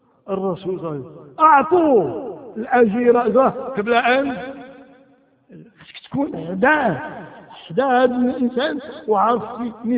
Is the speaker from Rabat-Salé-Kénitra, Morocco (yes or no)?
no; Marrakesh, Marrakesh-Safi, Morocco; هاد مراكش منذ عقلنا وعقل أجدادنا في هاد البلاد